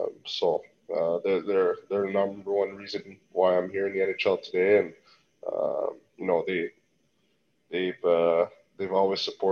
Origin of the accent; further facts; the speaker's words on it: Montreal, Quebec, Canada; growing up in Montreal, obviously a big Habs fan.